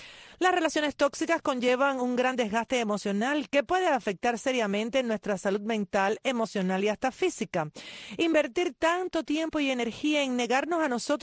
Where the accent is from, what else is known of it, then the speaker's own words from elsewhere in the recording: Cuba; born there; estamos al aire para toda mi gente linda de mi país natal en Cuba.